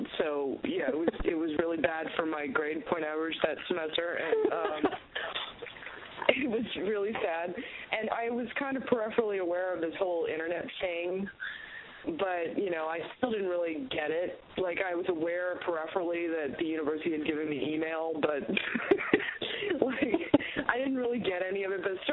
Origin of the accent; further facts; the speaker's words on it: New Orleans, Louisiana, United States; And at the time, I was living in Los Angeles, but I grew up in New Orleans, and all of my family you know, most of my family lives in New Orleans